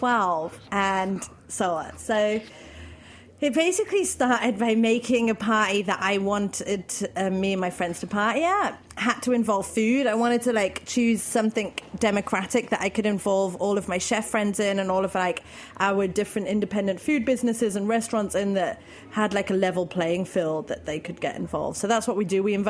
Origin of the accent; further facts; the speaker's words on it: London, United Kingdom; the reason why I started it was because I'm from London. I like a good hip hop party.